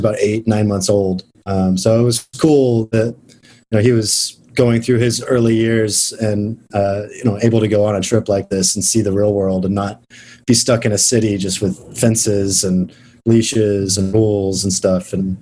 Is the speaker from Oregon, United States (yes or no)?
no; Oklahoma, United States; My dad had an RV when I was growing up in Oklahoma, and we'd go to some places, but I had never driven anything like that.